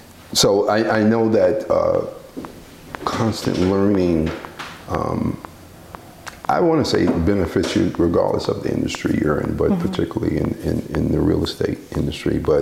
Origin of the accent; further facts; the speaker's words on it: Bronx, New York, United States; I'm from the Bronx. We didn't have much woods.